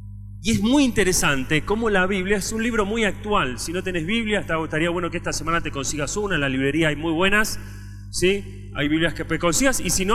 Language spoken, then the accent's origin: Spanish; Argentina; Soy de Argentina.